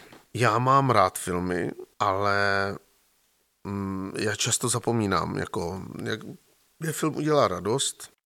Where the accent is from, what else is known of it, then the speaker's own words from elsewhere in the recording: Ostrava, Moravian-Silesian Region, Czechia; accent: Ostrava dialect; jsem vyrůstal v ostravštině a takzvané moravizmy, které jsou v nás zakořeněny